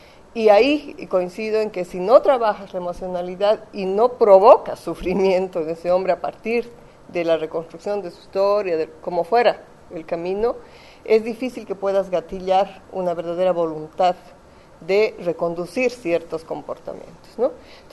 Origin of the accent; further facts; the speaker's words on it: Bolivia; yo vengo de Bolivia, perdón, que debí comenzar ahí … vengo de Bolivia